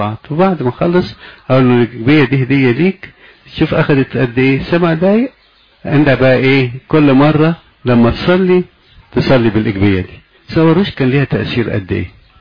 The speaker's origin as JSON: {"language": "Arabic", "town": "Alexandria", "region": "Alexandria Governorate", "country": "Egypt", "said": "الموجودة عندنا في اسكندرية"}